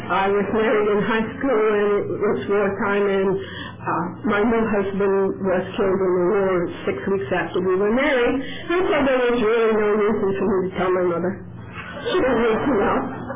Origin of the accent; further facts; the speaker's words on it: New England, United States; I grew up in New England. I am not a victim of geography